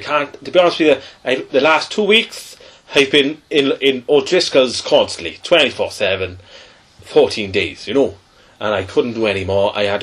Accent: England, United Kingdom; also born or lived in Wales; And I may sound Welsh, but I am indeed English born and bred.

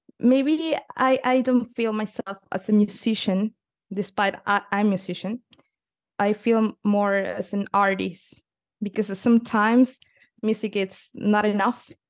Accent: Peru; English is a second language; Well, I'm from Peru, and I studied music in Peru

